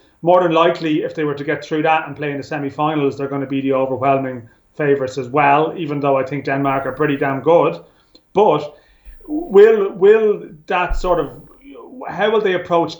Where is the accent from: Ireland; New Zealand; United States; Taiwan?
Ireland; Like, I think sometimes maybe as Irish people comment, and do we let our heart rule our head on occasion